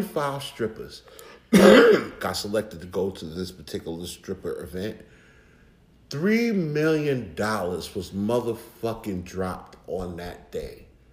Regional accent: New York, United States; I come from an era of New York. I come from an era from New York where you had to earn

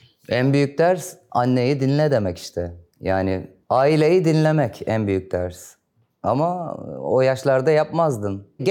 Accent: Istanbul, Turkey; Ben Koca Mustafa Paşa'da doğdum. Guraba Hastanesi galiba. Sabah 9.15. Sonra Tophane'ye geçtik. Atölyede çalışmaya başladım. Sonra 500 evler Gazi Osman Paşa Küçükköy, böyle gitti.

